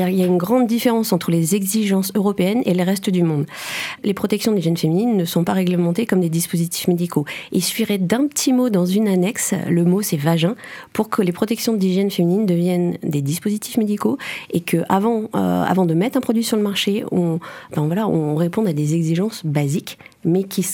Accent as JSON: {"language": "French", "region": "Brittany", "country": "France", "said": "Et en tant que Breton, il faut qu'on saisisse l'occasion."}